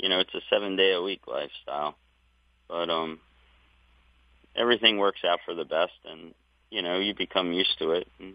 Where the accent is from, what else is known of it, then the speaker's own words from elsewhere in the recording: Maryland, United States; I was born and raised here in Maryland